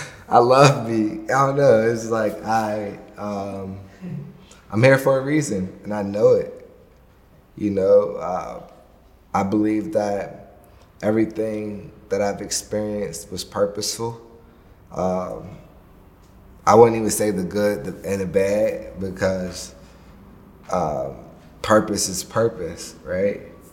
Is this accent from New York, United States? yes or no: no; Pittsburgh, Pennsylvania, United States; There's a reason why … right? There's a reason why I grew up in Pittsburgh.